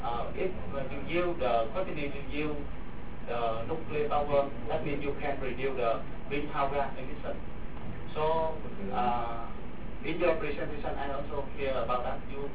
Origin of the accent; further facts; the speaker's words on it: Ho Chi Minh City, Vietnam; English is a second language; I come from Ho Chi Minh City in Vietnam.